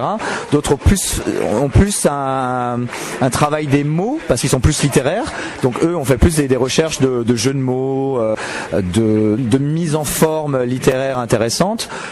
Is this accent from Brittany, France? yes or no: no; Grand Est, France; now in Montpellier, France; Non, mais je suis alsacien à la base et j'ai pas l'accent non plus. J'ai l'accent d'un citoyen du monde quelque part.